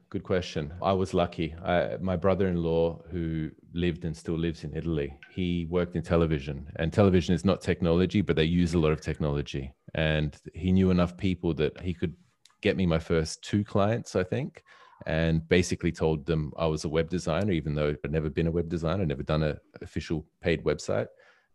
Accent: Australia; accent: Australian; moved away; In my case, it just means that's where my accent's from for the most part. But I mean, born there, you know, lived there over half my life

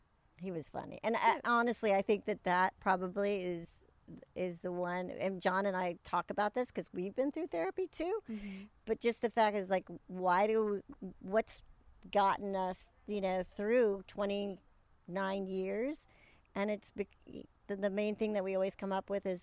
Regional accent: Kansas, United States; I'm from Wholesome, Kansas, and maybe it was that.

